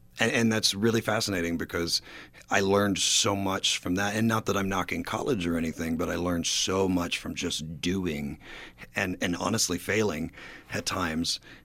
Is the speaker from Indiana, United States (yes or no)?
yes; Mount Vernon, Indiana, United States; I grew up in Mount Vernon, Indiana, right here. So I've been kind of different places. I've mostly stayed in Indiana. I did try California for a bit